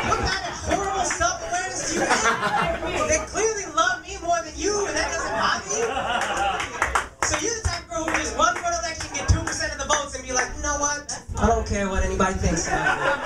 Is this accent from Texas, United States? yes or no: yes; Texas, United States; I grew up in Texas after 9/11.